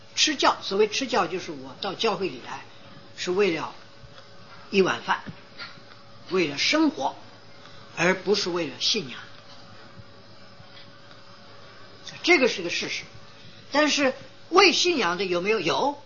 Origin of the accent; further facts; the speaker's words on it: China; 所以呢这个呢给我们中国老百姓啊留下一个很坏的印象